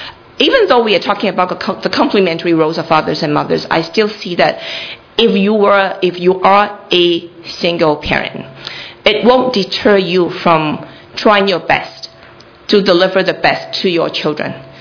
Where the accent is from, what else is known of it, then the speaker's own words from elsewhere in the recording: Hong Kong; I came from Hong Kong. I grew up in Hong Kong. I was educated in Hong Kong. I just went to the UK for like 2 years of master degree.